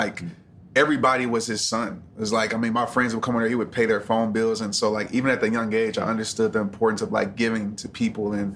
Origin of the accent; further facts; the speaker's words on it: New Orleans, Louisiana, United States; also born or lived in Little Rock; So yeah, growing up, I was born in Little Rock, but I moved to New Orleans when I was like, I don't know, 3 months old. So I grew up from there to seventh grade.